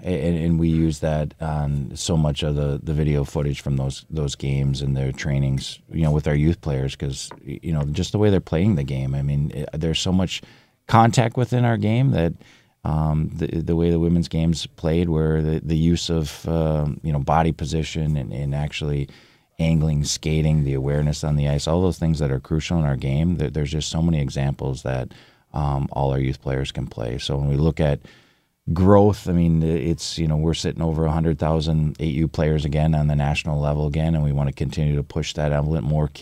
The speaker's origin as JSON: {"language": "English", "region": "Minnesota", "country": "United States", "tie": "born or raised there", "said": "I grew up in Minnesota"}